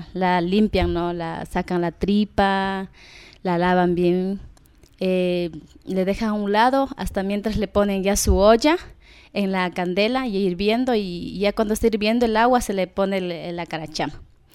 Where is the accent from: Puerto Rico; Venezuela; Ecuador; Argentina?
Ecuador; Pastaza; Bueno, está dentro de la provincia de Pastaza, está el cantón Santa Clara.